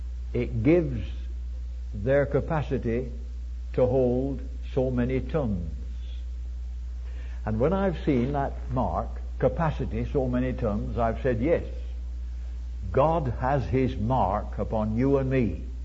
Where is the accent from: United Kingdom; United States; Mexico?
United Kingdom; North West England; I was brought up in the English county of Lancashire, and when I was a boy, there were not many automobiles